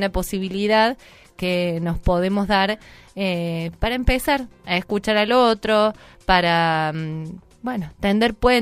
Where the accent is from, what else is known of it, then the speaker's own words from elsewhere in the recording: Argentina; somos todos argentinos